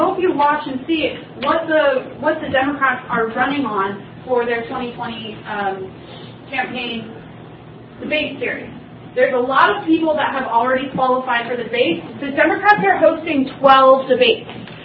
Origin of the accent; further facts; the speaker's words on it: Lima, Ohio, United States; Donald Trump is campaigning in places like my hometown of Lima, Ohio.